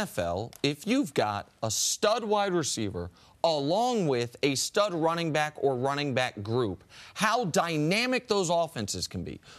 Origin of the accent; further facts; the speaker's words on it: Kansas City, Missouri, United States; Like, I'm from Kansas City. I root for the Chiefs.